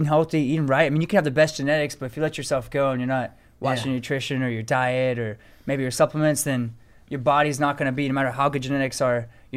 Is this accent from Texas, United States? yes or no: yes; Katy, Texas, United States; also born or lived in Sugar Land; I grew up in Sugar Land, Texas, but ended up actually growing up most of my life in Katy, Texas.